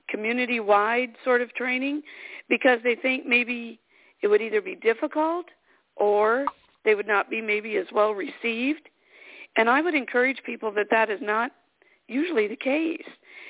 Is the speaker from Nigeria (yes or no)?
no; South Carolina, United States; from South Carolina, and I'm the president of our senior division here.